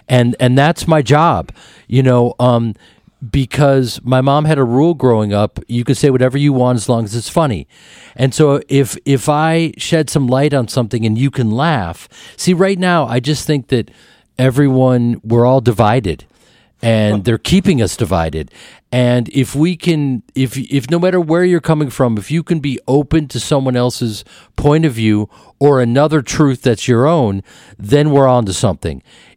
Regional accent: New York City, New York, United States; born there; I love New York. Is incredible. I feel like a freak in a freak kingdom there. I went to NYU. I was born in New York. And I love it there.

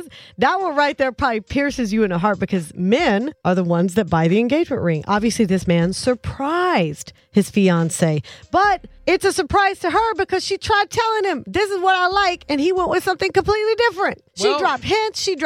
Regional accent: the South, United States; a long time ago, I grew up in the South, and I would hear that term a lot, like in our neighborhood and stuff.

